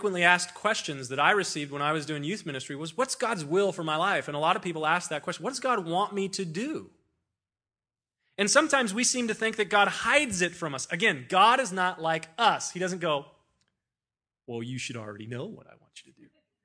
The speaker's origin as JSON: {"language": "English", "country": "United States", "said": "I'm an American. I live in Southern California."}